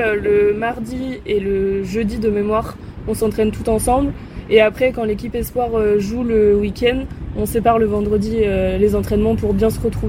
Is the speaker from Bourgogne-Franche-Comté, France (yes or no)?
no; Pays de la Loire, France; j'ai 22 ans. J'ai pas du tout le même parcours, j'ai commencé au lycée en seconde à Angers parce que je viens de la région des Pays de la Loire.